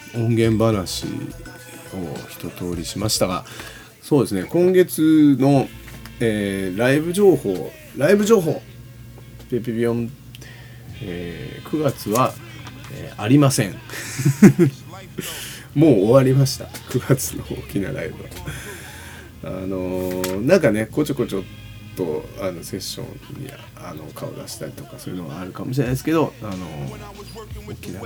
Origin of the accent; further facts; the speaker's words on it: Takarazuka, Hyogo, Japan; 俺宝塚出身なんですけども、